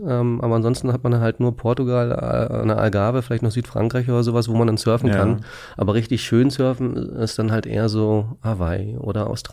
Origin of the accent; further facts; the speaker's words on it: Berlin, Germany; Ja, ich bin hier in Berlin mehr oder weniger aufgewachsen und deswegen wollte ich hier unbedingt bleiben.